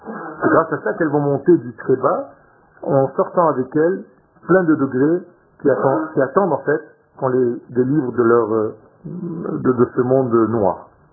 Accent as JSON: {"language": "French", "country": "Israel", "tie": "born or raised there", "said": "Et moi, quand j'étais petit en Israël, c'était l'acteur."}